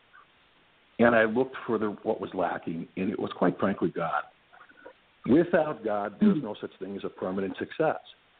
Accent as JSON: {"language": "English", "country": "United States", "said": "because obviously we're white, we're free, we're American."}